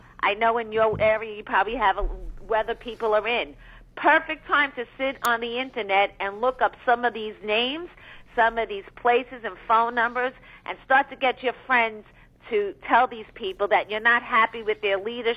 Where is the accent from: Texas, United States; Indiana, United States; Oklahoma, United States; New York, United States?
New York, United States; just because I'm from New York, what starts local elections becomes state elections, become national issues.